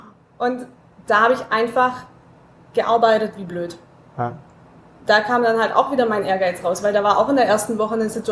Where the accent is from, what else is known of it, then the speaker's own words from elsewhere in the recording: Stuttgart, Baden-Württemberg, Germany; als Stuttgarter, das darf man auch sagen.